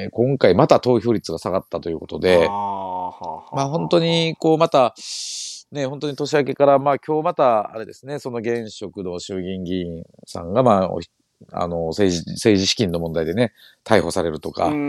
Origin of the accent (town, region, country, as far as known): Kochi, Japan; born or raised there